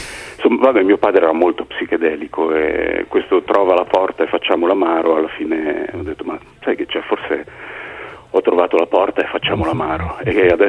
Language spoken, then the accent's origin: Italian; Asti, Piedmont, Italy; No, guarda, delle mie parti ce ne sono giusto un paio, mi duole dirlo, ma nessuno da Firenze in giù.